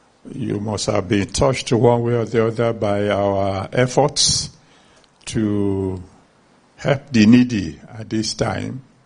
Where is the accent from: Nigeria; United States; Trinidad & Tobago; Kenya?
Nigeria; But I will probably humbly suggest, just as a Nigerian, that maybe in the future they will include in all their committees men of God.